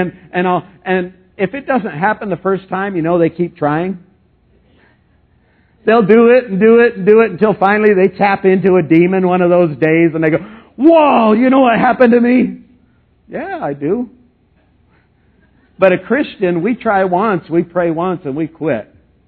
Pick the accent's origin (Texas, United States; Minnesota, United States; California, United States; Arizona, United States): Arizona, United States; Flagstaff; Because he knew I was from Flagstaff, and that's all.